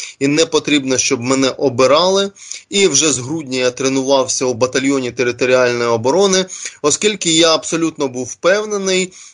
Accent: Donbas, Ukraine; переїжджати на мій рідний Донбас.

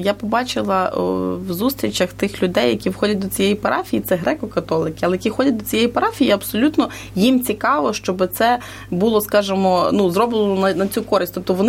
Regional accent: Lviv, Lviv Oblast, Ukraine; але ми всі львів'яни

